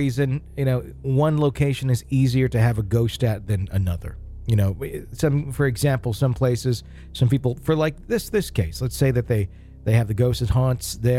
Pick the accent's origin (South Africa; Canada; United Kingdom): South Africa; Cape Town, Western Cape; I'm from Cape Town, South Africa.